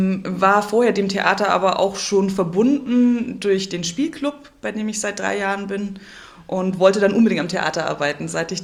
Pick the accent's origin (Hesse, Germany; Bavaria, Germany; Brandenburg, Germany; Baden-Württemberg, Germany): Bavaria, Germany; Kempten; born or raised there; also born or lived in Munich; now in Memmingen, Germany